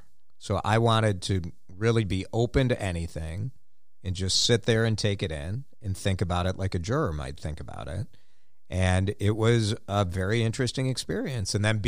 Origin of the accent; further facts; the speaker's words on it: Chicago, Illinois, United States; I grew up in Chicago, right? Like, those, you know, that was my childhood, those Michael Jordan years.